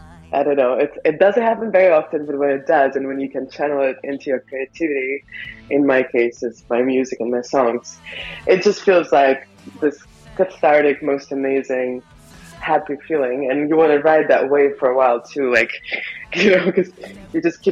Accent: Moscow, United States; English is a second language; now in New York City, United States; I grew up in Moscow, and I decided to go to New York and learn English so I could write my lyrics in English.

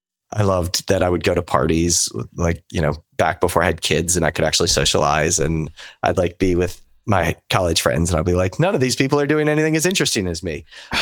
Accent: New Orleans, Louisiana, United States; also born or lived in Washington, D.C., United States; So I was born and raised in New Orleans

